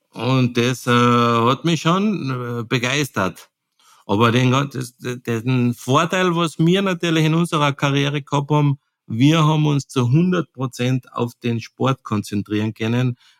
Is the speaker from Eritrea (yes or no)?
no; Carinthia, Austria; accent: Carinthian; Und mein Kärntner Dialekt, der was ab und zu ein bisschen, wie sagt man, einschläfernd wirkt